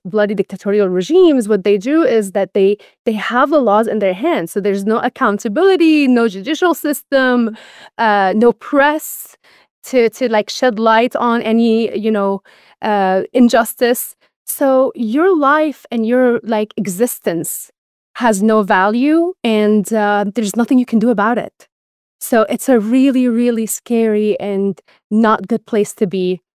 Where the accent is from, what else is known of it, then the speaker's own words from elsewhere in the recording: Damascus, Damascus Governorate, Syria; So I was born in Damascus, Syria. I come from a mixed background. My father's half Kurdish. My mom is half Turkish. And I grew up in Damascus.